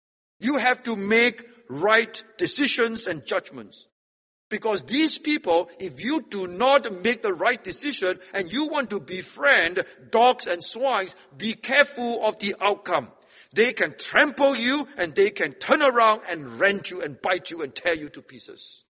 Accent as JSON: {"language": "English", "country": "Singapore", "said": "are you from Singapore? I say, yes. We are from Singapore."}